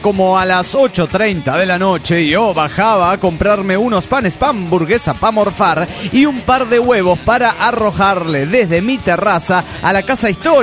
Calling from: Puerto Ordaz, Bolívar, Venezuela; de Puerto Ordaz, Venezuela.

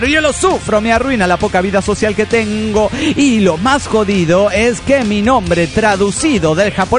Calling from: Coacalco, State of Mexico, Mexico; de Coacalco, Estado de México, México.

